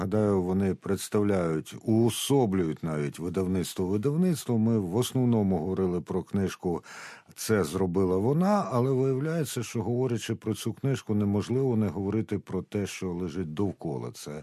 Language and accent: Ukrainian; Russia; Ukrainian is a second language; Я, як питомий росіянин, я маю сказати